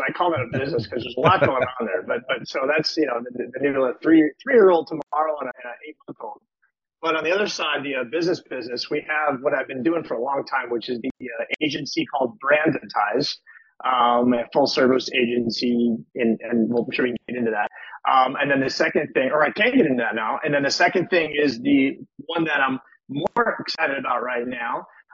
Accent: Calabasas, California, United States; So grew up in Calabasas, or I should say the Valley, but all made my way ultimately through Calabasas, Califo

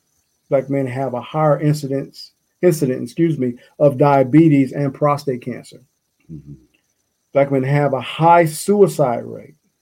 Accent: Georgia, United States; I can just kind of speak of how it is growing up in Georgia, growing up in the South.

